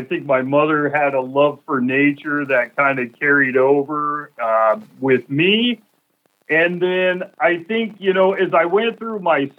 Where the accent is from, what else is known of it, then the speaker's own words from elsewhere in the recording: Midwest, United States; And as a kid growing up in the Midwest, what the heck do I know about the oceans? You know, I didn't grow up on the East Coast, West Coast.